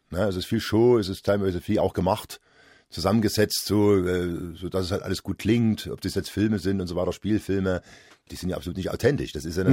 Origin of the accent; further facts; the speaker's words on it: East Germany, Germany; ich bin im Osten aufgewachsen. Die Kirche war dort eher zu vernachlässigen, so atheistisch.